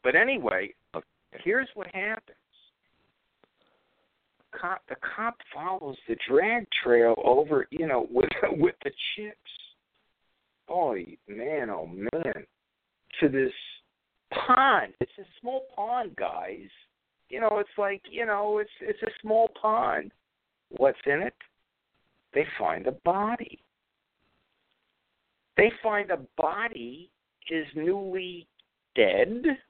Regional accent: Brooklyn, New York, United States; What do I know? You know, I'm from Brooklyn.

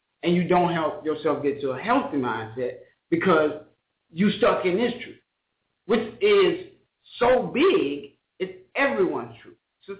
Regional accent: United States; born there; Now, I've never been to Africa. I granted, I know that. I was born in America. I get that. I'm not going to venture and say I'm not American.

